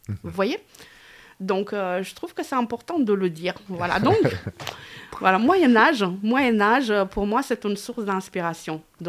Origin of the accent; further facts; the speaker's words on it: Romania; French is a second language; moved away as an adult; now in France; moi, je suis originaire de Roumanie. Mmh. Je suis née là-bas et j'ai vécu une vingtaine d'années en Roumanie, dont la moitié de ces 20 ans, c'est-à-dire 10 ans, sous le régime communiste de Ceaușescu